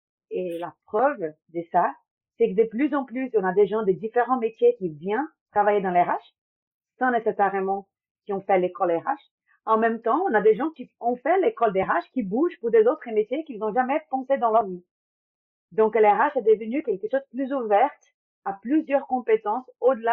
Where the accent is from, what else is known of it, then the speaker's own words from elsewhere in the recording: Brazil; French is a second language; moved away as an adult; now in Paris, France; je suis brésilienne. Ça fait 9 ans que je suis à Paris. Je suis venue ici après une opportunité de travail.